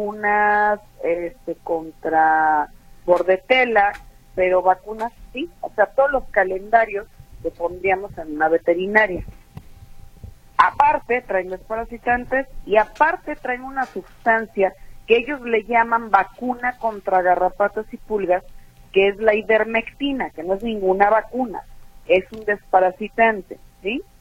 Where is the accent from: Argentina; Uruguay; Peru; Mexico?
Mexico; O sea, los mexicanos confiamos todo el tiempo y somos empáticos en muchas cosas